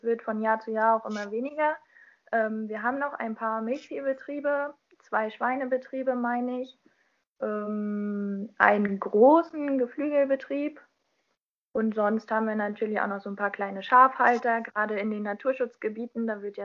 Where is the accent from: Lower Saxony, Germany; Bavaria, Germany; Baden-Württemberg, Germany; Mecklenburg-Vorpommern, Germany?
Mecklenburg-Vorpommern, Germany; Gagern; mein Heimatdorf liegt dann quasi zwischen meinem jetzigen Wohnort und meinem zukünftigen Wohnort. Genau in der Mitte.